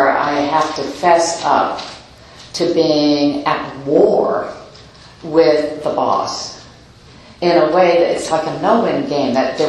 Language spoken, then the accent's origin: English; White Plains, New York, United States; and I'm a New Yorker. I came all the way out from White Plains, New York, to be here today, and I am in California.